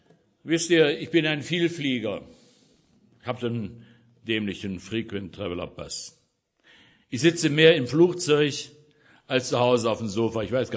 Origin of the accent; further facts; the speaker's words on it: Jerusalem, Jerusalem District, Israel; ich komme aus Jerusalem, aus Israel.